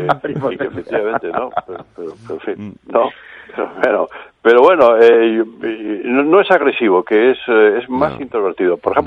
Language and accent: Spanish; Venezuela; yo, que tú sabes que yo soy de venezolano